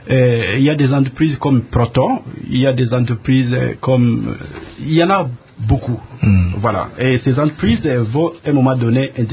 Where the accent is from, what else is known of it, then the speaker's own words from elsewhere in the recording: DR Congo; nous, en tant que Congolais, nous sommes dans une économie à court terme.